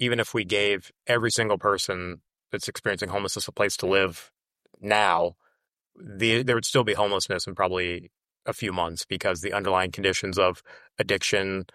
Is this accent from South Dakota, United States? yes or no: yes; South Dakota, United States; now in Kansas City, United States; I grew up in South Dakota. There wasn't a large homeless population that I saw of people. When I moved to Kansas City is when I first really started seeing it